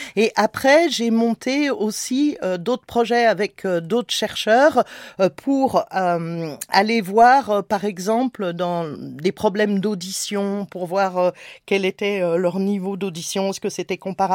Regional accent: France; Et bien sûr, vous faites des banquets, parce que nous sommes français.

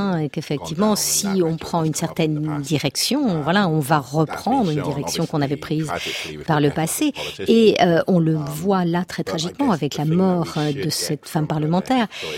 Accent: Trinidad & Tobago; French is a second language; now in London, United Kingdom; c'est étrange pour moi parce que je viens de Trinidad. Je suis arrivée à Londres donc en 1989.

